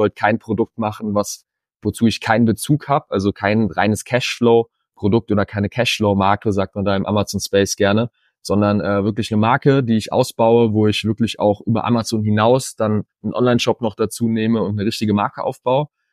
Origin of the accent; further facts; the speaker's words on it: Frankfurt, Hesse, Germany; Gründer von Störte Bäcker. Ich komme hier aus Frankfurt, sitze hier gerade bei uns im Büro.